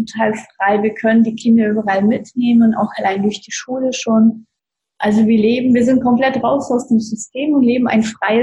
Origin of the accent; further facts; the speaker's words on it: Russia; German is a second language; now in Germany; Wir kommen aus ganz, ganz einfachen Verhältnissen. Ich komme ursprünglich aus Russland, bin zwar schon seit 25 Jahren in Deutschland